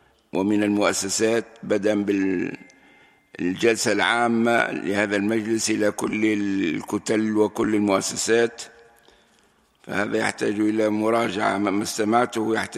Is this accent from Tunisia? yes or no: yes; Tunisia; ثم مشكل عندنا في تونس، أن مشكل أنه شيطنة بعضنا لبعض